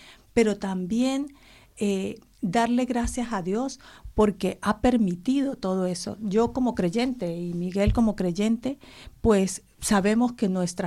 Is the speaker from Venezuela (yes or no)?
yes; Venezuela; o nosotros las vivimos como sociedad venezolana